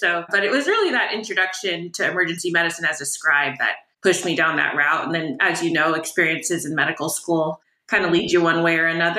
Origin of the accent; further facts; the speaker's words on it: Fullerton, California, United States; I grew up in Southern California, Fullerton, which is just North Orange County.